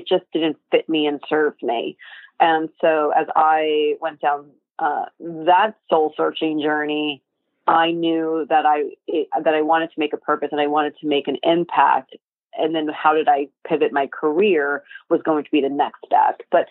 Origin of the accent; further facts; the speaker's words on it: New York, United States; I grew up in New York. I grew up a fanatical Bulls, Chicago Bulls fan